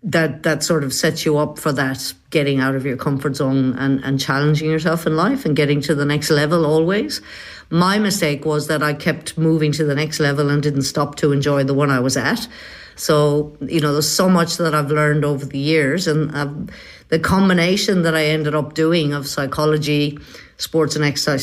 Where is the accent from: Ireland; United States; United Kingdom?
Ireland; moved away as an adult; now in Australia; I sold the house I grew up in Ireland. I mean, I was in my 40s at the time. And I set in progress the move over here to Australia.